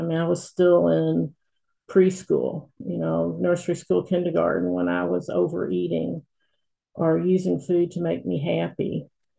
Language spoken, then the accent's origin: English; Louisville, Kentucky, United States; I'm from Louisville, Kentucky.